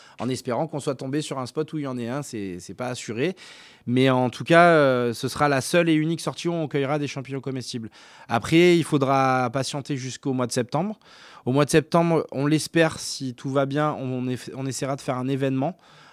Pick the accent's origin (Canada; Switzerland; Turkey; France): France; Provence-Alpes-Côte d'Azur; now in Corrèze, France; ça fait 4 ans que je suis en Corrèze, moi. Je viens du Var et nous, on a l'habitude des sécheresses.